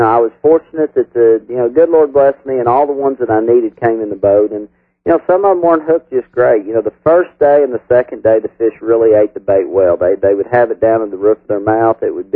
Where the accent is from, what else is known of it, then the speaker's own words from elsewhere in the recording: Missouri, United States; I grew up in Missouri, in the southern part of Missouri, outside Branson on Table Rock Lake.